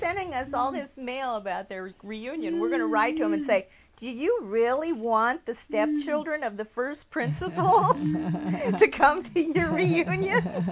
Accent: Nebraska, United States; In Nebraska. Well, actually, when I say it's the second worst place to be from, it's not really to be from, it's to live there that I would hate to do.

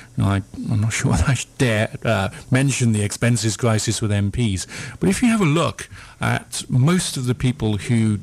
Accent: Wales, United Kingdom; Where I grew up in South Wales, in the South Wales Valleys

